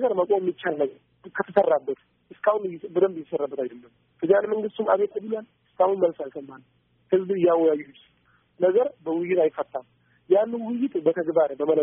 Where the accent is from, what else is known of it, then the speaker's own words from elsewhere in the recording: Dire Dawa, Ethiopia; ድሬዳዋ ሲባል የፍቅር ሀገር ነች፣ የፍቅር ተምሳሌት ድሬዳዋ። እኛም በዛው ነው ያደግነው። ይህ ሙስሊም ይህ ክርስቲያን ሳይባል ነው አንድ ልብስ እየለበስን አብረን እየተጫወትን አብረን ያደግነው።